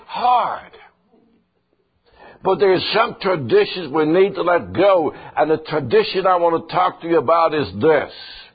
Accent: Sweden; I was born in Sweden, and we had a lot of traditions. No one explained to me when I was growing up why we had these different traditions. So, this is the way it was. I was raised in that.

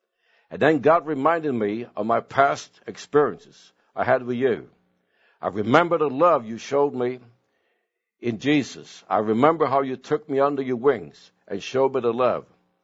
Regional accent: Canada; I'm originally from Canada

